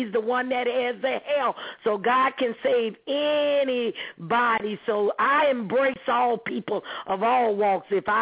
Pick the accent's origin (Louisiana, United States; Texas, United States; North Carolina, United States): Louisiana, United States; New Orleans; I'm from New Orleans